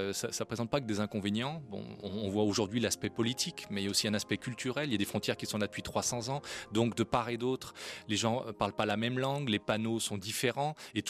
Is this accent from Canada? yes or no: no; Lyon, Auvergne-Rhône-Alpes, France; born there; je suis né à Lyon, c'était la région Rhône-Alpes et guère au-delà.